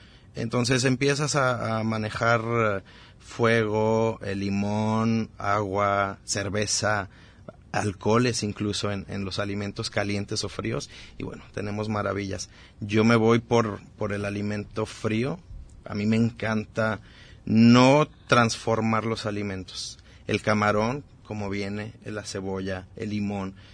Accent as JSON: {"language": "Spanish", "town": "Zapotlanejo", "region": "Jalisco", "country": "Mexico", "tie": "born or raised there", "also_born_or_lived": "Cancún / Playa del Carmen", "moved": "yes", "lives_now": "Puerto Vallarta, Mexico", "said": "Yo soy originario de Zapotlanejo, Jalisco. Salí de ahí buscando la vida en el mar. Me fui primero a Cancún, Playa del Carmen, terminé acá en Puerto Vallarta."}